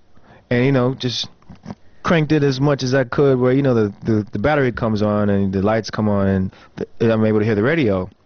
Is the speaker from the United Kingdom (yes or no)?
no; North Carolina, United States; also born or lived in Texas / Alaska / Tulsa; now in Los Angeles, United States; My dad was in the military, so I was born in Texas. We traveled from Alaska to Tulsa to North Carolina. That's where I was pretty much bred, in North Carolina, raised there.